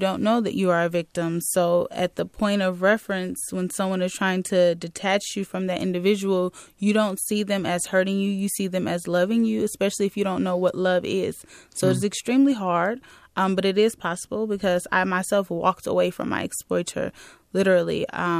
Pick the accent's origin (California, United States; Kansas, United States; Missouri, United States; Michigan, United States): California, United States; Oakland; growing up in Oakland and in the hood in general